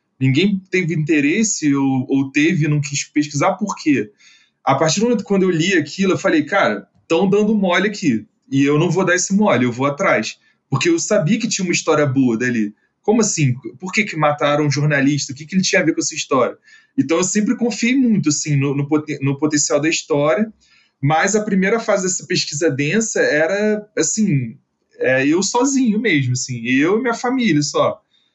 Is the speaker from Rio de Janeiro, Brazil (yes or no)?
yes; Rio de Janeiro, Brazil; eu sou carioca, né, e na época eu morava no Rio, hoje eu não moro mais no Rio de Janeiro, eu moro em Pernambuco